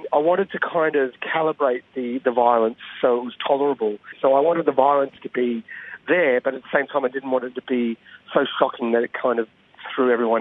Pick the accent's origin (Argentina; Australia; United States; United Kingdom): Australia; And that's not my role as an Australian filmmaker to tell their story.